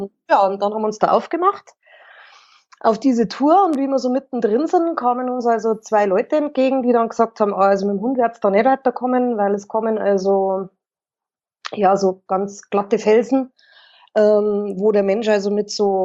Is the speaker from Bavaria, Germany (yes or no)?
yes; Burghausen, Bavaria, Germany; Nein, ich bin aus Burghausen, das gehört also weder zum Chiemgau noch zum Berchtesgadener Land noch zu Salzburg, das ist von Salzburg 60 Kilometer weit weg.